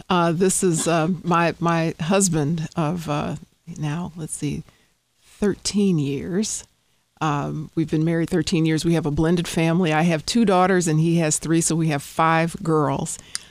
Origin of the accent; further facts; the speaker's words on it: Detroit, Michigan, United States; We started off on Collingwood.